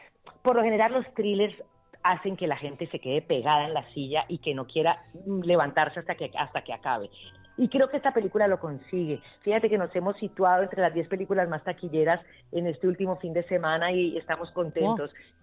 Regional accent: Cali, Valle del Cauca, Colombia; Pero yo tenía la espinita de cerrar en Cali, que es mi ciudad natal

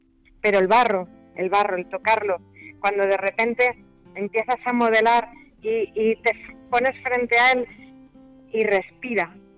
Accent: Community of Madrid, Spain; como madrileña

